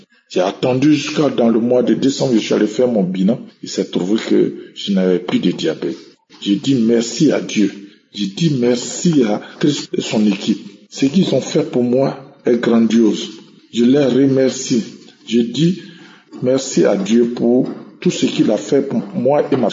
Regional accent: Côte d’Ivoire; Je suis ivoirien. Je réside à Yamoussoukro.

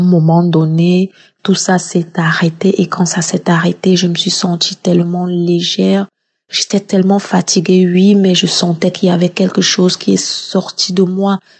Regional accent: Cameroon; Je suis une Camerounaise et je réside au Cameroun.

